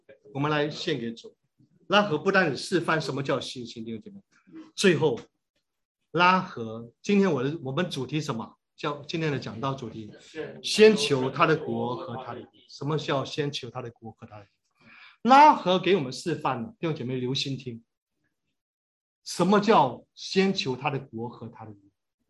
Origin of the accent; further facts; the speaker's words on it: China; 我们中国人说他是汉奸，对吧？